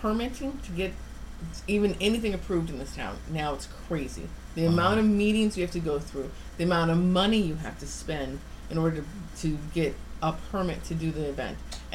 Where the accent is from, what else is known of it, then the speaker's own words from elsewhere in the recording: Midwest, United States; I came from the Midwest. We put cows and pigs and chickens in pens.